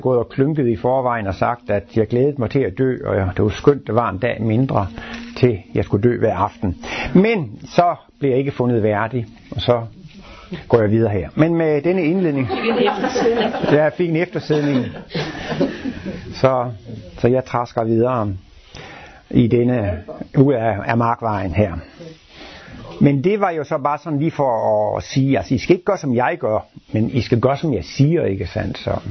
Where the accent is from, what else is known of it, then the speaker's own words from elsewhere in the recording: Jutland, Denmark; Jeg kommer fra Jylland, og der går man jo ikke til læge, bare fordi man har ondt i maven.